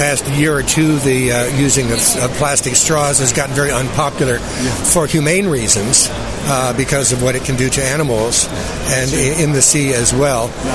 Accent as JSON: {"language": "English", "region": "the South", "country": "United States", "tie": "born or raised there", "said": "those sweet plants that we grew up in the South and chewed on as a kid."}